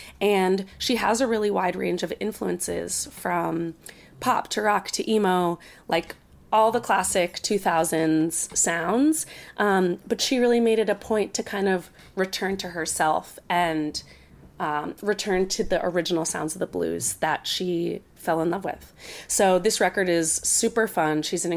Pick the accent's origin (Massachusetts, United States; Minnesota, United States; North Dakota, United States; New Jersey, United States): New Jersey, United States; Princeton; she ended up coming to Princeton, New Jersey for college, which is incidentally my hometown.